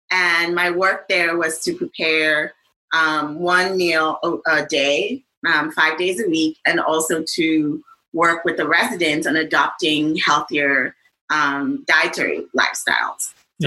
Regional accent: Lagos, Nigeria; I grew up in Nigeria. And in Lagos, Nigeria, specifically.

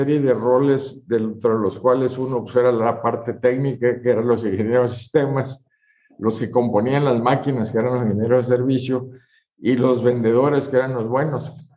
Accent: Guayaquil, Guayas, Ecuador; also born or lived in Monterrey; Yo soy nativo de Guayaquil, Ecuador.

